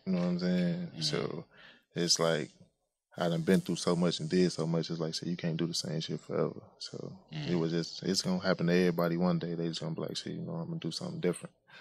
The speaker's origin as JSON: {"language": "English", "town": "Chicago", "region": "Illinois", "country": "United States", "said": "So I'm from Chicago."}